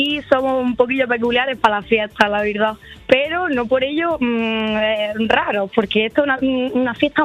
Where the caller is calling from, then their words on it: Baza, Andalusia, Spain; Desde Baza, desde Granada.